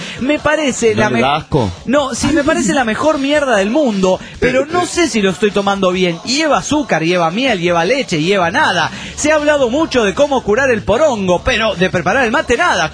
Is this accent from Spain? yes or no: no; Guatemala; now in Seattle, United States; no estoy en Guadalajara, soy de Guatemala y estoy en Seattle.